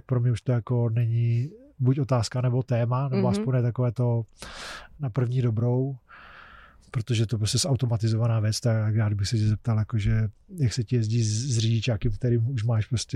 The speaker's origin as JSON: {"language": "Czech", "region": "South Moravian Region", "country": "Czechia", "said": "já jsem z Jižní Moravy, takže tam leje kde kdo"}